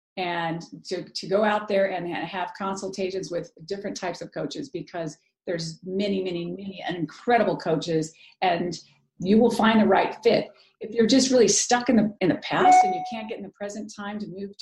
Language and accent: English; San Diego, California, United States; I grew up in San Diego, where you're at.